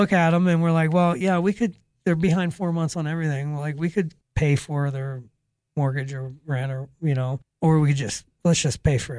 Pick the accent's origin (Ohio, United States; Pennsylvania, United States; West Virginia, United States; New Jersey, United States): Ohio, United States; You know, because, you know, growing up in Ohio, the reason I started archery hunting at 15 years old was because you get 1 week with a shotgun.